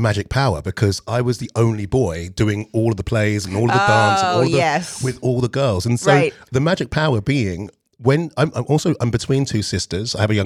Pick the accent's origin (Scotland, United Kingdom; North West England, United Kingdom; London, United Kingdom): London, United Kingdom; I grew up in South London. It's like probably what's equivalent. It's like, I don't know, the Bronx of London.